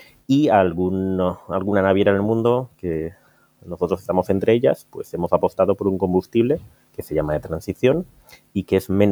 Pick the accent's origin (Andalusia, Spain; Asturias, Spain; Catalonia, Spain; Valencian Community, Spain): Valencian Community, Spain; Valencia; venimos a Valencia, que es mi tierra